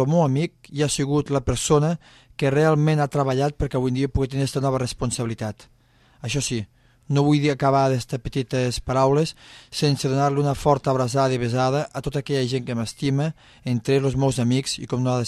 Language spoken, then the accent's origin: Catalan; L'Ametlla de Mar, Catalonia, Spain; sense oblidar-me del meu poble, la Cala, que sempre el tindré amb l'horitzó